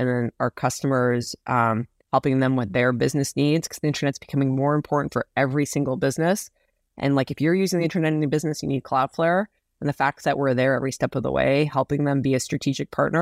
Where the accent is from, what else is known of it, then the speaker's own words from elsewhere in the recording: Canada; now in San Francisco, United States; Yes, I'm proudly Canadian. I live in San Francisco, but also proudly Canadian.